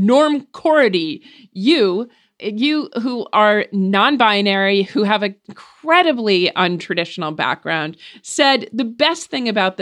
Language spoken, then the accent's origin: English; New Hampshire, United States; born there; first language English; I was born in New Hampshire and consider myself a pretty, ethnically Irish American, straight down the line American.